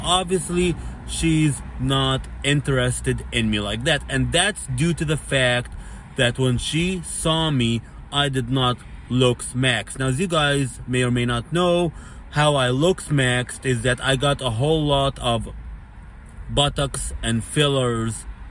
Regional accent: United States; So when the lady heard that I was speaking English, I'm from America, and I don't drink alcohol

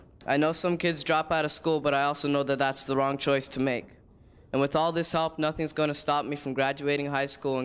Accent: Santa Fe, New Mexico, United States; I'm from Santa Fe, New Mexico.

